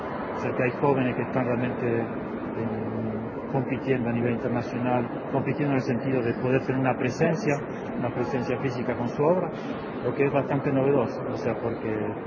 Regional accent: Argentina; now in Paris, France; poder volver a Argentina y poder hacer algo en mi país. Después de tantos años, hace 35 años que vivo en París. Y bueno, como argentino es una alegría.

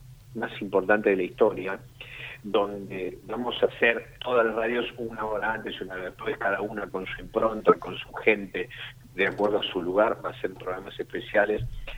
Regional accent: Argentina; y que representan a quienes somos los argentinos

